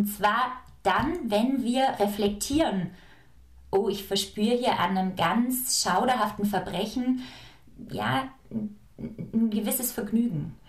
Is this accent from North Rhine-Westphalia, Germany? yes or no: no; Augsburg, Bavaria, Germany; Ich komme aus Augsburg